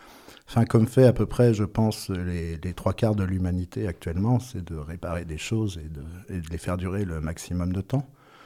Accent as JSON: {"language": "French", "region": "Grand Est", "country": "France", "tie": "born there", "said": "je suis né en Champagne-Ardenne."}